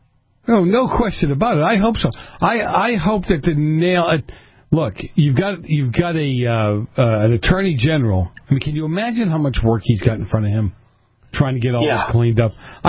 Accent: New England, United States; I come from New England, not the old England.

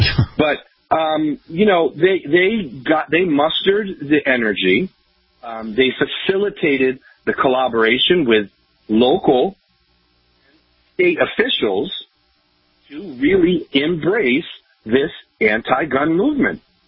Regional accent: New York, United States; now in Vermont, United States; And, you know, for me personally, you know, I grew up in New York. You know, everybody in my neighborhood was a little bit of everything.

